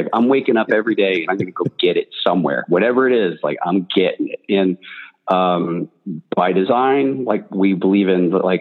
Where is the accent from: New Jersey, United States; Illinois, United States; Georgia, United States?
New Jersey, United States; Like, I grew up in the New Jersey Shore, and I simply come from a blue-collar family.